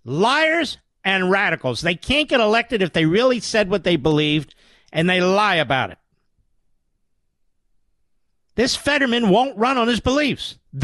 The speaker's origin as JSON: {"language": "English", "region": "Pennsylvania", "country": "United States", "said": "I'm from Pennsylvania."}